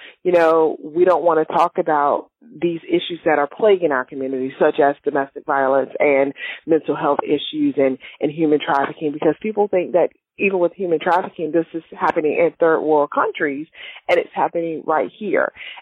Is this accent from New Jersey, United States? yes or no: no; Spartanburg, South Carolina, United States; my hometown of Spartanburg, South Carolina.